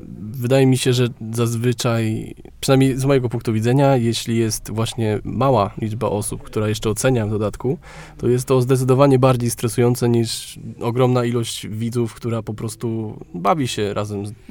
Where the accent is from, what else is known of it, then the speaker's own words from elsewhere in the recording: Warmian-Masurian Voivodeship, Poland; jesteśmy tutaj z Warmii i Mazur, to warmińsko-mazurski też konkurs.